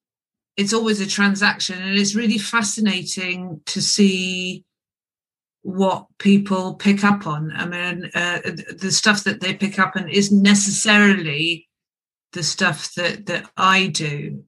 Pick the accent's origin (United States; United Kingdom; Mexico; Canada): United Kingdom; London; also born or lived in Scotland; I was born in London, mother Scottish from Lanarkshire, father English from Gloucester, Gloucestershire, Forest of Dean. And so I sort of grew up half and half, urban, half rural. We were up in Scotland as much as we were down in London.